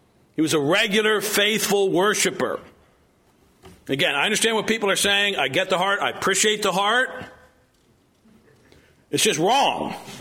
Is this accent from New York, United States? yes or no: yes; New York, United States; now in Kentucky, United States; I'm from Kentucky. I live in Kentucky. I'm from New York. I live in Kentucky.